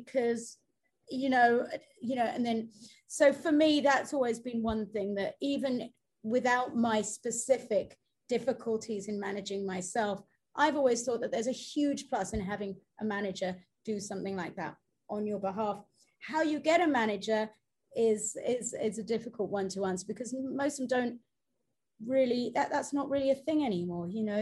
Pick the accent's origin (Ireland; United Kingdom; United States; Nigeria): United Kingdom; if we say that over here as a British person to British clients, they go, what a twat, and put the phone down. So we're a different sort of person over here